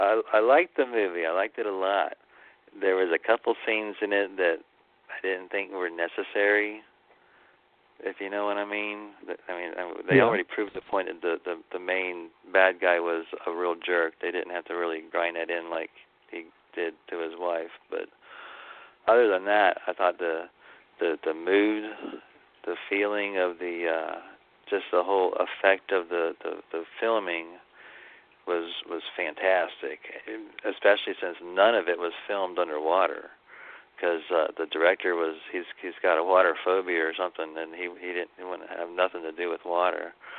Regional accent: Cocoa Beach, Florida, United States; I grew up in Cocoa Beach, Florida, but always get called back to the mountains.

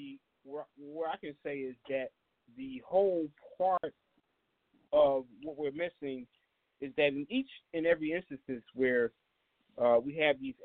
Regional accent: Philadelphia, Pennsylvania, United States; In case you just want to know, we're from Philadelphia, PA, most of us right here on the air.

